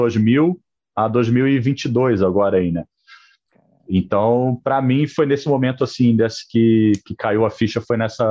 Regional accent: Petrópolis, Rio de Janeiro, Brazil; sabem que nós somos de Petrópolis

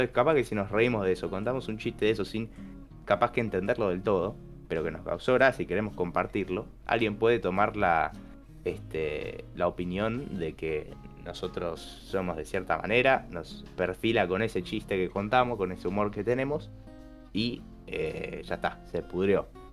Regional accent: Argentina; nosotros somos argentinos, pero puede ofender a alguien tranquilamente.

